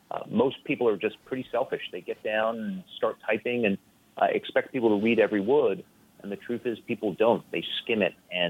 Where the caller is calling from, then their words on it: North Carolina, United States; I'm actually in North Carolina today.